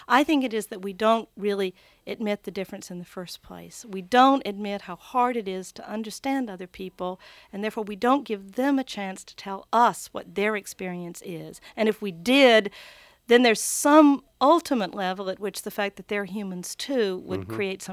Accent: the South, United States; I'm a Southerner, and so it's nice to come home to the South

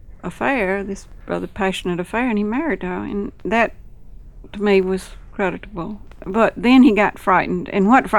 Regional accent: the South, United States; accent: Southern; I was too, by lineage, birth, everything, too bred as a Southerner ever to lose it now. Any more than my accent. They used to ask me in Montreal, where we lived for years, how I kept my accent.

